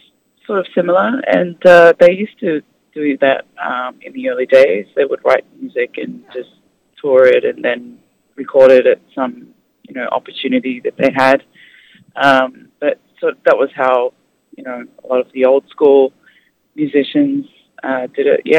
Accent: Australia; I'm an Aussie, but my mother is Tongan and my father is from New Zealand.

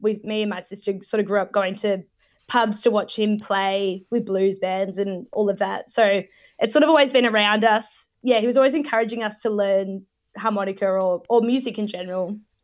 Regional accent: Australia; growing up in Australia and sort of, yeah, learning things along the way.

